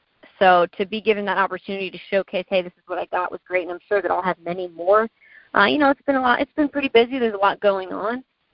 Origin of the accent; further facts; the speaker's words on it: South Carolina, United States; I grew up in South Carolina, like I said, which is about 5 hours from Orlando, right near Savannah, Georgia, so not too far.